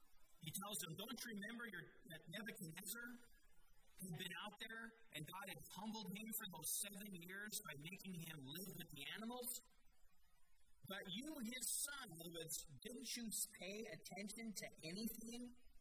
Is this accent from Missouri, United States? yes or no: no; Denver, Colorado, United States; I'll tell you, I'm from Denver, so the Oakland Raiders are not my favorite team.